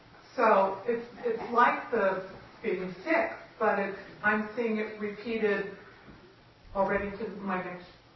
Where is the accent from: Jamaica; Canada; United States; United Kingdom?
United States; Montana; I grew up in Montana, and I moved back